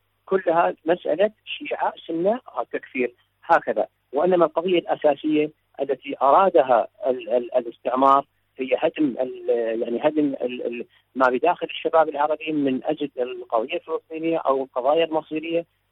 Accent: Iraq; من العراق.

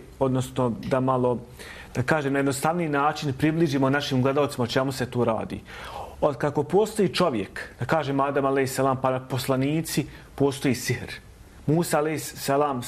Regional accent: Bosnia & Herzegovina; Ne samo kod nas u Bosni i Hercegovini

